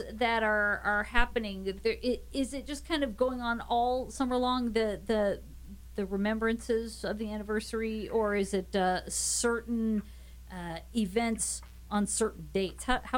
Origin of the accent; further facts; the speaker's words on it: New York, United States; and I grew up in New York, and the 60s for my parents was very conservative and well dressed